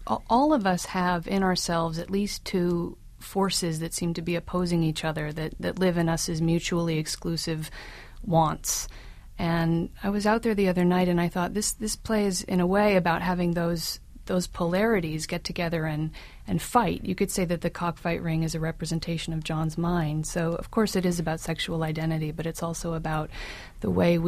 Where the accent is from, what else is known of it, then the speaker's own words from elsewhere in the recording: New York, United States; No, I grew up in New York in Greenwich Village, yeah.